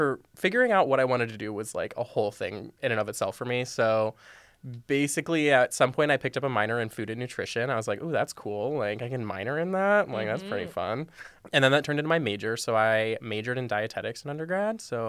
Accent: Toledo, Ohio, United States; also born or lived in Sylvania / Gibsonburg; So, I was born and raised in Toledo, Ohio, and Sylvania a little bit here and there, up through eighth grade, and then moved out to the middle of nowhere, Ohio, Cornfield, Ohio.

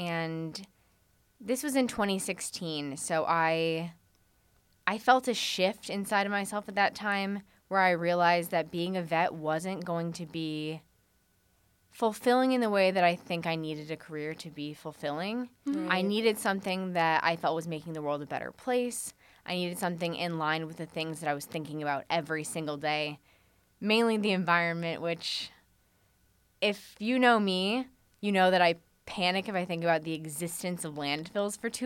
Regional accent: Toledo, Ohio, United States; Yeah, I was born in Toledo. I still live in Toledo. Born and raised.

